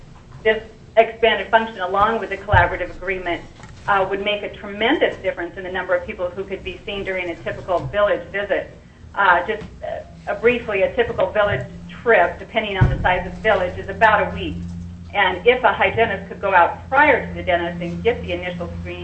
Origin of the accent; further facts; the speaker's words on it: Chugiak, Alaska, United States; I'm from Chudiak, Alaska.